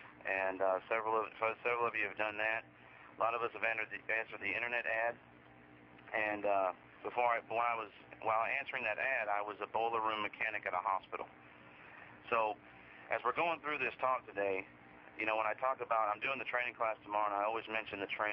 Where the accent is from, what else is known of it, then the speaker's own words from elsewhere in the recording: Texas, United States; also born or lived in Brooklyn, New York; I'm a Yankee by birth. I was born in Brooklyn, New York. Family moved us to Texas, finished high school, went through a little bit of college